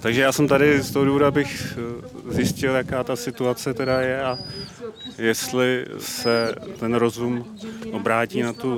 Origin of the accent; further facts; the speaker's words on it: Prague, Czechia; I pro nás jako Pražáky, já jsem z Prahy, z Prahy 4, i když tohle je Praha Západ